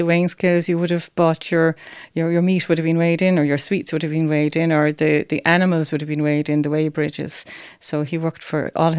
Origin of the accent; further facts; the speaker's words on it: Aberdeen, Scotland, United Kingdom; So I was born in Aberdeen in Scotland in 1958.